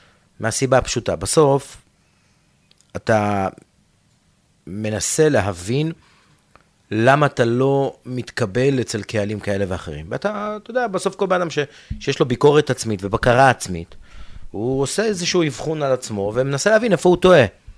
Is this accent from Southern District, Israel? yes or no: yes; Ofakim, Southern District, Israel; גדלתי באופקים, במקום שבה הסביבה לא תמיד מאפשרת לך להתפתח ולהגיע למקומות רחוקים.